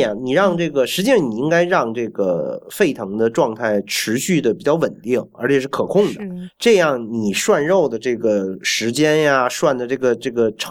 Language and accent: Chinese; Beijing, China; 你不要黑我们北京人啊